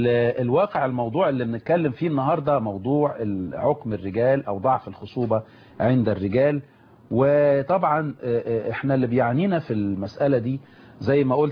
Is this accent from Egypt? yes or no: yes; Egypt; إحنا كأطباء مصريين وعرب ومسلمين،